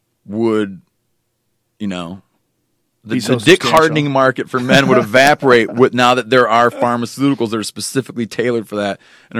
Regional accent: Michigan, United States; born there; now in Montana, United States; when I moved to Montana, when I was born in Michigan, I moved to Montana

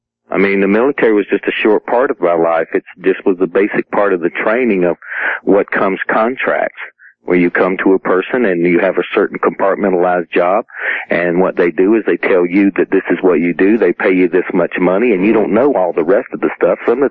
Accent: South Carolina, United States; Raised in South Carolina. I'm 47 years old. I was born in 1950. I grew up in South Carolina.

